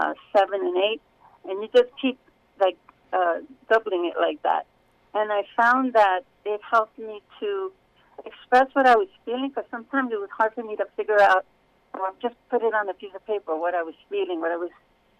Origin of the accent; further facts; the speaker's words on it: New York, United States; moved away as an adult; also born or lived in Colorado; now in Albuquerque, United States; I was born and raised in New York, and I lived there most of my life. But we moved to Colorado, my husband and I.